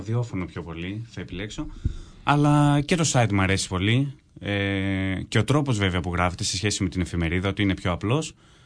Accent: Trikala, Thessaly, Greece; σπουδαστής του ΙΕΚ ΔΕΛΤΑ 360 στην Πάτρα, στην αθλητική δημοσιογραφία. Είμαι ο Τρικαλινός της υπόθεσης.

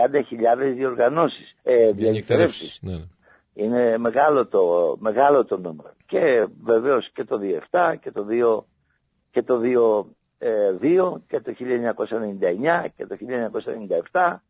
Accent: Patras, Western Greece, Greece; η πατρίδα μου, η Πάτρα βοήθησε σε αυτή την προσπάθεια

